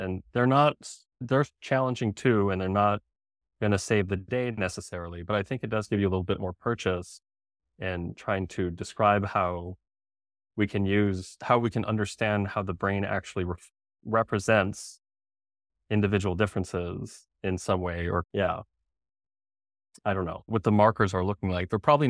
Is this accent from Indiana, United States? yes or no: no; Albuquerque, New Mexico, United States; moved away as an adult; I went to college in my hometown of Albuquerque. I moved to the Northeast.